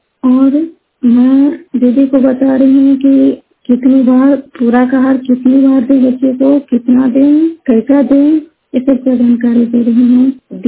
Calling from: Jinwar, Bihar, India; मैं नालंदा जिला के विकसा प्रखंड के जिनवार गांव की निवासी हूँ।

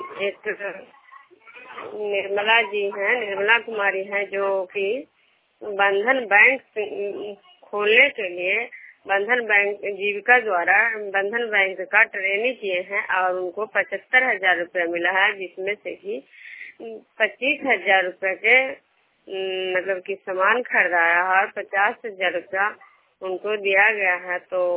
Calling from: Bishnupur, Bihar, India

